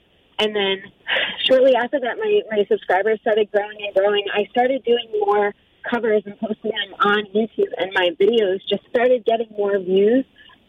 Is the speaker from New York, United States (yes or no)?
yes; New York City, New York, United States; send love to my hometown. I miss New York a lot, and, you know, my roots are there. You know, it's made me who I am today.